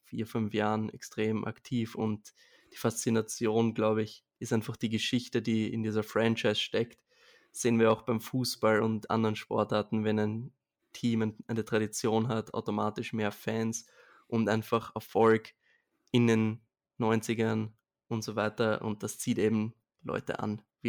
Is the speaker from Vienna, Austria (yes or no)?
yes; Vienna, Austria; ich bin aus Wien, also aus Österreich, und beruflich bin ich Sportredakteur bei einem Fernsehsender in Wien.